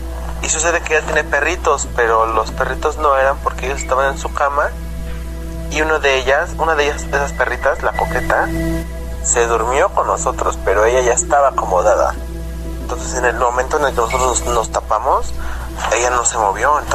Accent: Cuernavaca, Morelos, Mexico; Yo soy de Cuernavaca. aquí en Morelos, México.

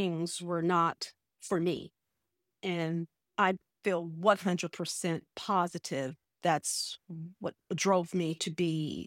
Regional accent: Miami, Florida, United States; I grew up in Miami, Florida, a neighborhood called Liberty City, infested with drugs and prostitution.

